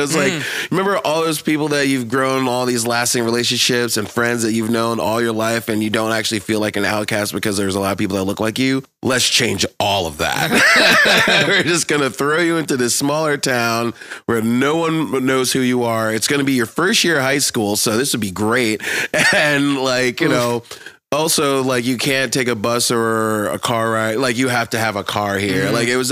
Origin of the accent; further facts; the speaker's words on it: Pennsylvania, United States; So, like, growing up in the Poconos, like, because like I found punk